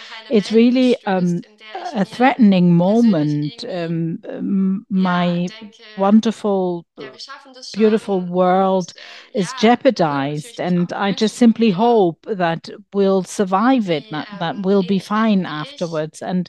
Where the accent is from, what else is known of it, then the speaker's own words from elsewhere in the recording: Germany; I'm from Germany.